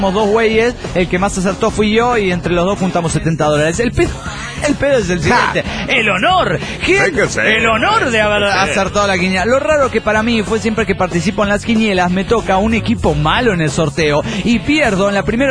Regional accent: Guadalajara, Jalisco, Mexico; de Guadalajara, Jalisco, México.

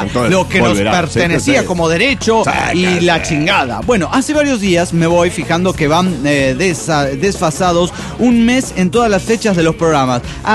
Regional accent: Cochabamba, Bolivia; de Cochabamba, Bolivia.

